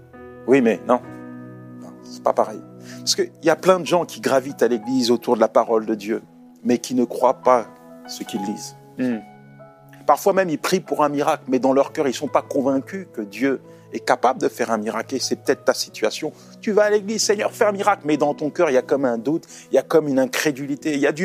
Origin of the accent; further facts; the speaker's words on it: Côte d’Ivoire; Et d'ailleurs, quand j'étais petit en Côte d'Ivoire, au village